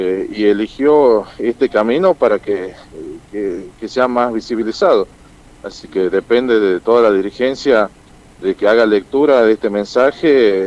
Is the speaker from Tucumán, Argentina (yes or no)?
yes; Tucumán, Argentina; lo que como tucumano, la mirada federal